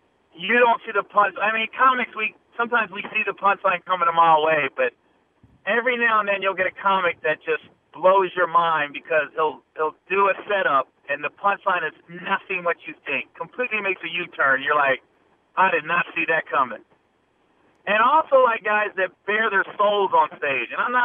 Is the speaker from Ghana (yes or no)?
no; Ohio, United States; He's an Ohio guy. I'm from Ohio.